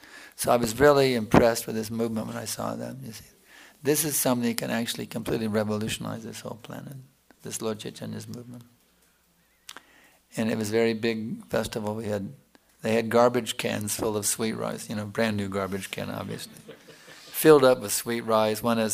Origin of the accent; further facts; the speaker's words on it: United States; whatever we loved growing up in America, you know.